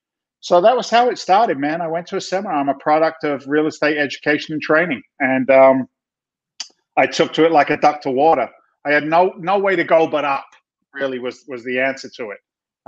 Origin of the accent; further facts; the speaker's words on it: London, United Kingdom; now in United States; I'm actually an immigrant to the United States of America. Don't tell anybody. It's a secret. I came from London, England back in 1986, became a naturalized citizen